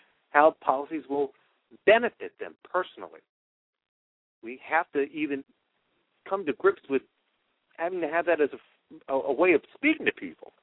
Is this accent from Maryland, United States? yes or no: yes; Baltimore, Maryland, United States; now in Washington, United States; I had gone up from Washington to Baltimore to be with my people, my hometown